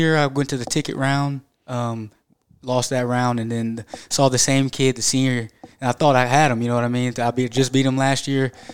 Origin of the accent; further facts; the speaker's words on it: Jeffersonville, United States; Yeah, so, I grew up in Jeffersonville.